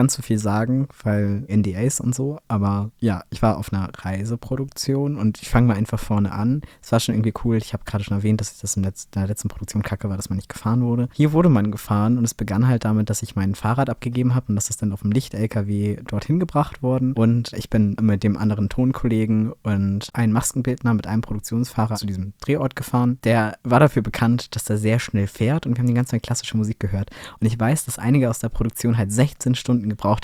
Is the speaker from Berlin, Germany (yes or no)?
yes; Berlin, Germany; ich komme halt aus Nordwest-Berlin.